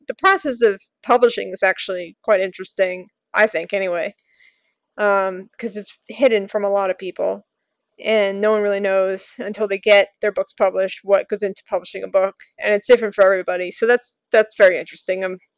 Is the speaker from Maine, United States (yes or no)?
no; New York, United States; this is the way that I express things, partially because I'm a New Yorker.